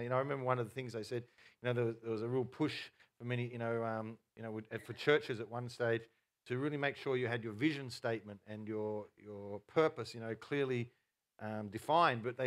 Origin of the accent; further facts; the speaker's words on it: Yarrawonga, Victoria, Australia; I grew up in Yarrawonga many years before I moved down to, that's when I was 17, 18, continuing my studies down here